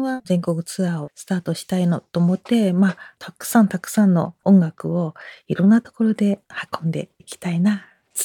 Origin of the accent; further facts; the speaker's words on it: Shanghai, China; Japanese is a second language; now in Japan; 逆に上海に戻る時には上海のガイドブック買って帰る自分がいるんです